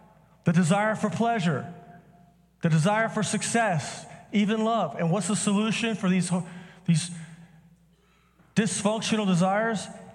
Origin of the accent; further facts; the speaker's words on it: Texas, United States; I'm from Texas. I'm Southern.